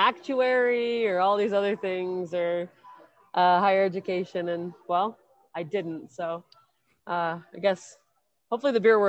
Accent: Aurora, Colorado, United States; So I grew up here in Denver, actually south of Denver in Aurora

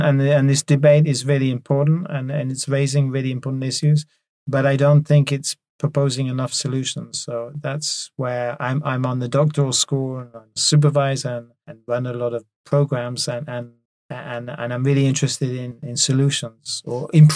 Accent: France; accent: French; English is a second language; So I was on French radio with my humble French accent

